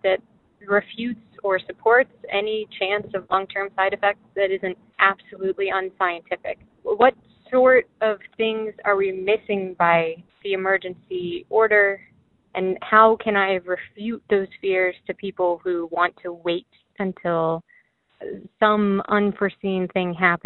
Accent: Garden City, Michigan, United States; from Garden City, Michigan.

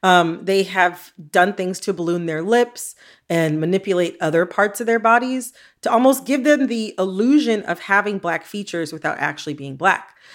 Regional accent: Detroit, Michigan, United States; And I'm from Metro Detroit. There's a lot of Armenian families where I'm from.

